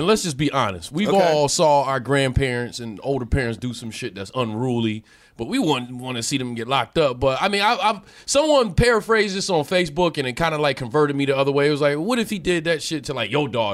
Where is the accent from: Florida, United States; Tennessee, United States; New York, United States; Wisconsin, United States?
New York, United States; Buffalo; Nah, Buffalo.